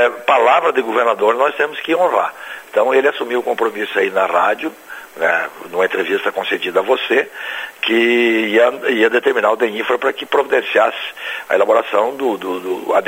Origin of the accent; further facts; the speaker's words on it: Curitibanos, Santa Catarina, Brazil; como diz o caboclo da minha terra ali de Curitibanos